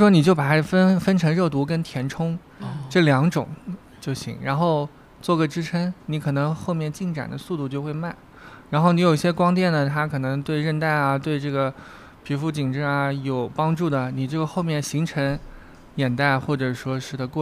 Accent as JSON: {"language": "Chinese", "country": "China", "said": "亚洲人呢，我们中国人的话可能双眼皮眼整形最多"}